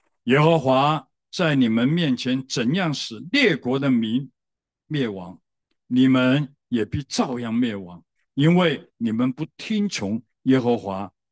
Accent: Hong Kong; 我从小在香港长大

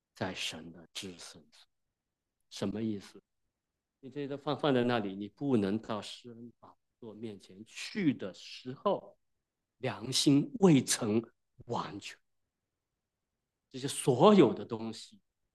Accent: Wenzhou, Zhejiang, China; 现在不用中国人，只有我一个温州人。

